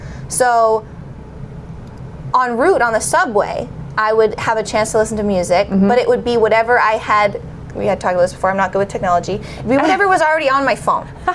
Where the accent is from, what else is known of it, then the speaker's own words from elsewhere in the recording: Vancouver, British Columbia, Canada; so her first show off that tour was in Vancouver. I'm from Vancouver.